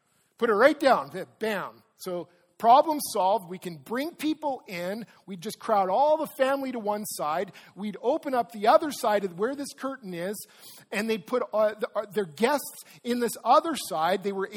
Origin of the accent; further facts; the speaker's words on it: Regina, Saskatchewan, Canada; It's like me going back to where I grew up in Regina as a kid